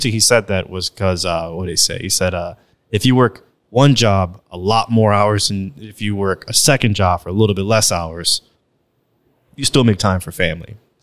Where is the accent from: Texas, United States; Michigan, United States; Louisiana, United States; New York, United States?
New York, United States; New York City; my father is from the Dominican Republic. My mother's from Puerto Rico. And I'm one of six kids. And, you know, growing up in the South Bronx